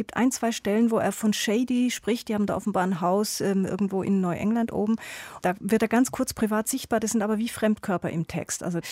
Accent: Switzerland; Ja, als Schweizerin denkt man natürlich sofort an Max Frischs Tagebücher aus den 60er, 70er Jahren

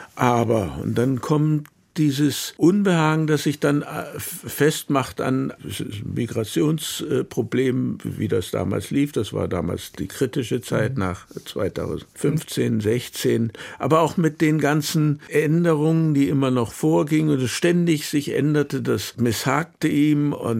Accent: East Germany, Germany; Da gibt es viele bei uns im Osten. Ich weiß nicht gut, ob das im Westen genauso ist

